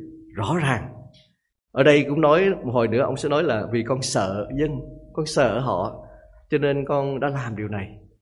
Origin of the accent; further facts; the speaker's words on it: Northern Vietnam, Vietnam; accent: Southern Vietnamese; tôi với nói giọng Nam mà tôi là Bắc Kỳ